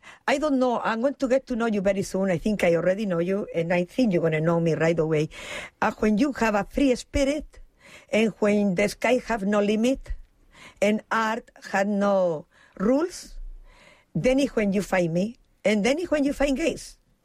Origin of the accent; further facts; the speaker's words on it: Spain; born there; English is a second language; You better look into my background and my biography. I didn't speak English. Because when you're born in Spain, you learn French, because it's very near, or you learn Italian because it's very, very similar.